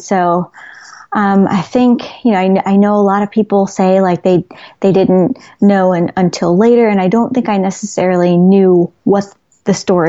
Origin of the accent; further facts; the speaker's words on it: New York City, New York, United States; I grew up in Queens, like the book.